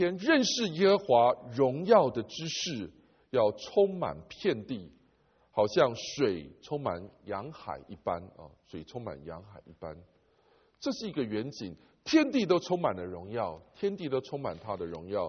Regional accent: Taiwan; 我们在台湾成长念书哈

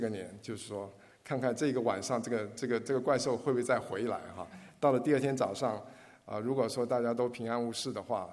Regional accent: China; 我们可以了解我们中国人的思维哈。

